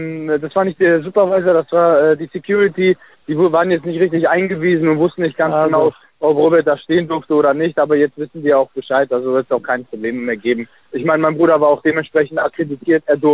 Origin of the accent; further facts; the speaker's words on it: Hamburg, Germany; Vor allem bin ich hier in meiner Heimatstadt Hamburg.